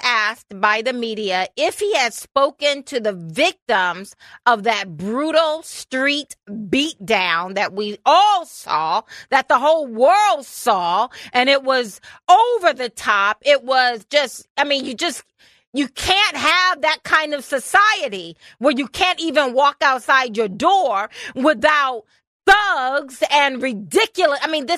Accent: United States; Bear with me, y'all. I'm American.

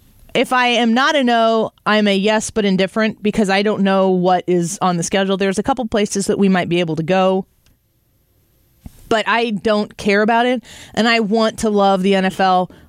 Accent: St. Louis, Missouri, United States; I ended up replying back to people like, you're not even on, I'm from St. Louis.

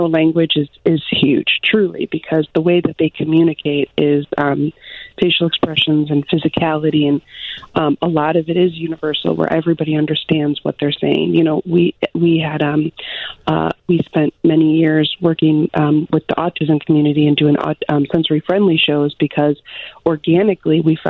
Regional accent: Chicago, Illinois, United States; Well, I've been in Chicago in 3 roles, but I'm from Chicago, and so I was there for 2 years back in 2000, and then moved to New York with Blue Man

